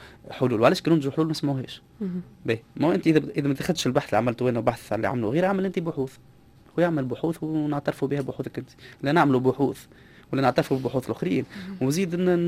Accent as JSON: {"language": "Arabic", "country": "Tunisia", "said": "عندنا في تونس"}